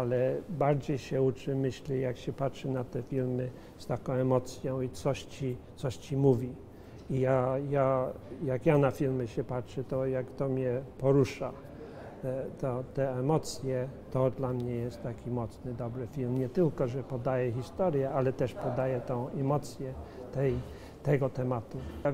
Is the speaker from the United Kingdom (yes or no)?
yes; London, United Kingdom; bo ja jestem urodzony w Londynie, mieszkam całe życie i żyję całe życie w Anglii.